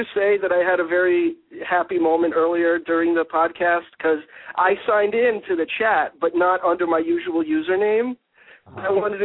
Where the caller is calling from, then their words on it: Texas, United States; No, it's like a suburb of San Antonio.